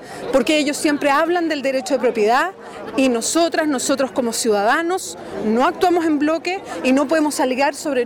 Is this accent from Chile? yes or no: yes; Chile; sumémonos como chilenos y chilenas, decido yo, súmense a la campaña